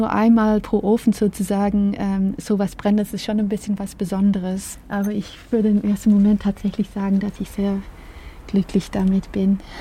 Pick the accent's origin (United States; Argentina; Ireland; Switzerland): Ireland; Ich bin halt Irin und ich komme von auswärts.